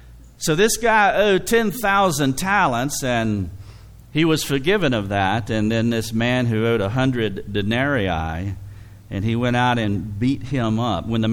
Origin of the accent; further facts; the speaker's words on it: the South, United States; But my southern, you know, I'm from the South. You probably haven't picked up on that.